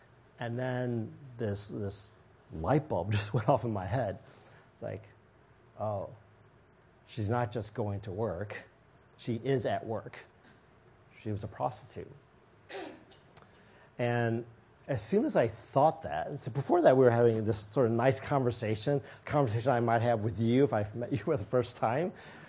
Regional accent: Midwest, United States; Oh, you know, I grew up in the Midwest, so I'm the Asian kid.

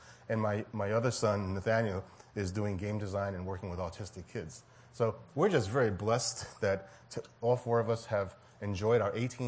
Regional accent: New York City, New York, United States; My wife and I grew up in New York City, so coming to the Bay Area wasn't that much different.

